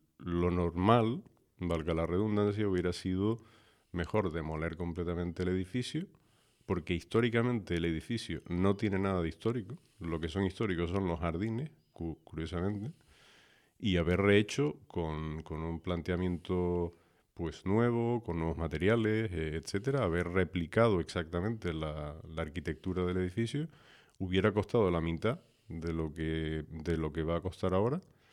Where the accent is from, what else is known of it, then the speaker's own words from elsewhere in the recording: Puerto de la Cruz, Canary Islands, Spain; recuerdo desde pequeño, ¿no?, yo que soy del Puerto de la Cruz también